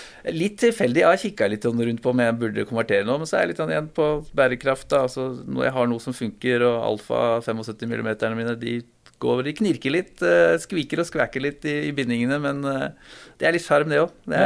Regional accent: Kongsberg, Buskerud, Norway; Ja, jeg har jo vært veldig, veldig mye på Hardangervidda på grunn av at jeg vokste opp på Kongsberg

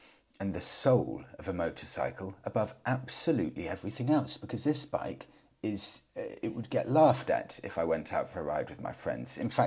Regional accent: Chennai, Tamil Nadu, India; now in United Kingdom; I'm from India. Living in the UK, I have fond memories of seeing this beauty in India, in the Indian countryside and cities.

